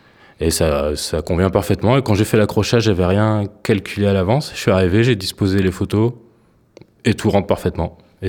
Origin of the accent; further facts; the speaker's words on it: Lille, Hauts-de-France, France; Parce que je viens de Lille